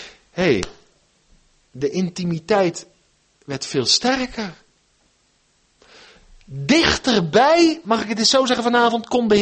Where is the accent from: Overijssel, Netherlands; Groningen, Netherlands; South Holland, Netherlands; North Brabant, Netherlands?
South Holland, Netherlands; Ik ben opgegroeid in het Westland bij de kassen.